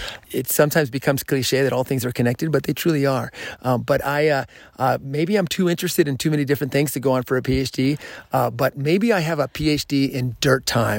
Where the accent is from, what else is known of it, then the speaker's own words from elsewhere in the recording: Illinois, United States; I grew up in Illinois. I did my undergraduate degree in biology at Bradley University, small school in central Illinois.